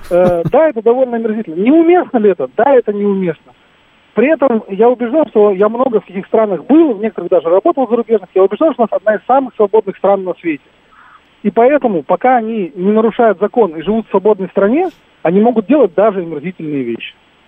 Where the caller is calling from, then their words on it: Moscow, Russia; Я из Москвы.